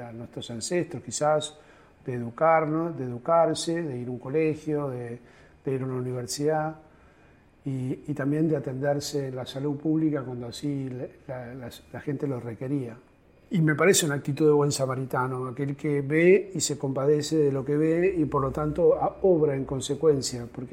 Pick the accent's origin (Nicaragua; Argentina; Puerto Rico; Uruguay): Argentina; aunque por supuesto también como todo argentino que paga impuestos reniego desde algunas cosas